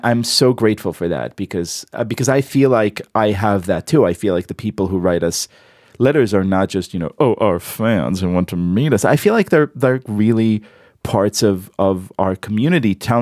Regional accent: Israel; English is a second language; because I am from the Israel, I like the tribe metaphor very much, with the desert and the knife and the camel.

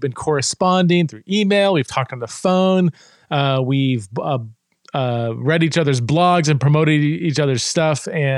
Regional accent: Fresno, California, United States; I grew up in Fresno, California.

